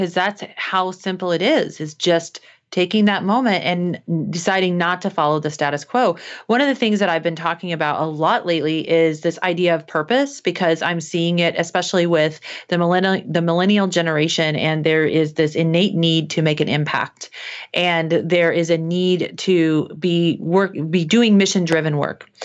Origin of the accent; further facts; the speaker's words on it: Midwest, United States; when I was growing up, and I was growing up in the Midwest, there was sort of this Christian belief system where I lived